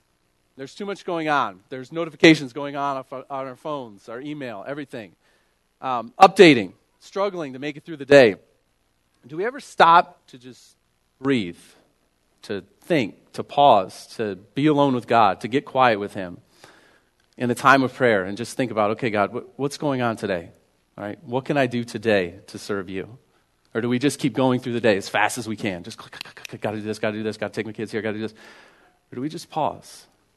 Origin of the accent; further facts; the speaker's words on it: Copenhagen, New York, United States; So I'm from Copenhagen, New York, which is a small town of about 800 people. I went to a K through 12 public school of about 350-ish people. So I am from a small town.